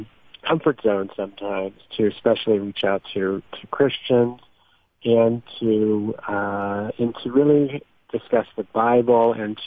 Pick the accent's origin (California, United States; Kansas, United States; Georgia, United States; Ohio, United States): Ohio, United States; Well, I grew up in Ohio, United States, and I grew up in a Jewish community